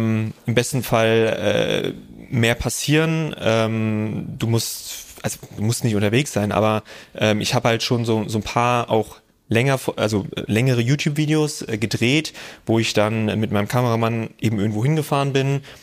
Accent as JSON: {"language": "German", "town": "Hofheim am Taunus", "region": "Hesse", "country": "Germany", "tie": "born or raised there", "said": "in meinem Heimatort in der Nähe von Frankfurt, Hofheim heißt es, am Taunus"}